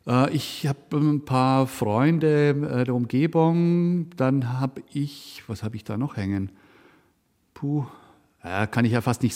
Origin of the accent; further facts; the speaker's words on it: Engelberg, Obwalden, Switzerland; Engelberg ist mein Heimatort.